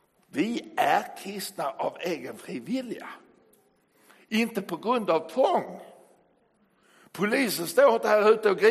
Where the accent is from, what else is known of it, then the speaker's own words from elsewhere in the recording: Skåne, Sweden; mina hemtrakter i södra Sverige, i Skåne